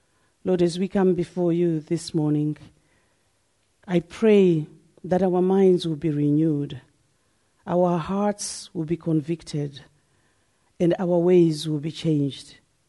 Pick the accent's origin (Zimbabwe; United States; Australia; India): Zimbabwe; now in Edinburgh, United Kingdom; I'm based in Edinburgh. I came to Scotland in 2003. I'm obviously from Zimbabwe.